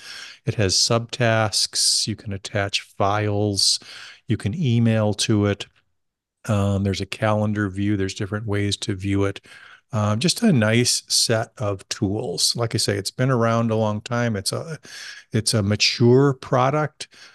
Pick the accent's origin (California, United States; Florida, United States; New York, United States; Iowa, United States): California, United States; accent: California; maybe it's not as good with my California accent